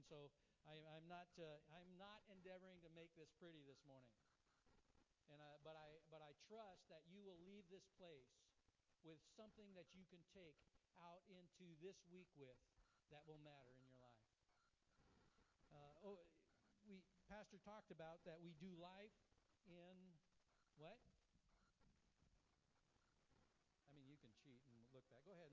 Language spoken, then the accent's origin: English; Kodiak, Alaska, United States; And I grew up in Kodiak in small churches.